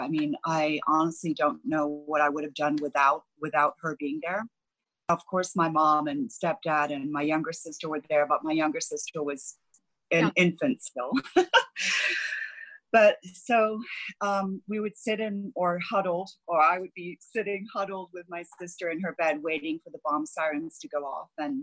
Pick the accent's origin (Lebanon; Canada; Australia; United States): Lebanon; Beirut, Beirut Governorate; also born or lived in Hong Kong; as a child, we moved from Hong Kong to Beirut, Lebanon. And that was in 1974, and I was 8 years old.